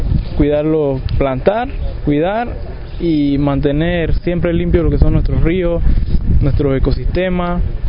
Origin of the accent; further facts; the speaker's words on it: Panama; vengo de la cuenca del Chagre.